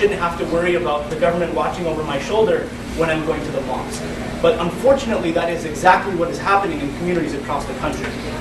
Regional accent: United States; This is alarming to me as an American, as a lawyer

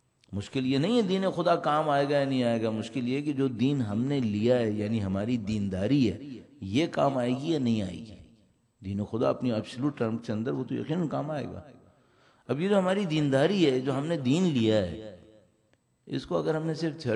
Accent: Karachi, Sindh, Pakistan; چونکہ میں پاکستان سے آیا ہوں, کراچی سے آیا ہوں

